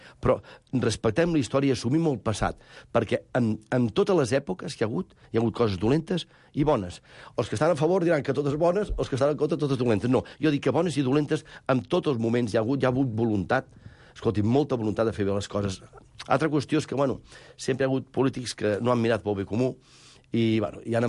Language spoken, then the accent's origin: Catalan; Catalonia, Spain; Estem a Catalunya i soc català.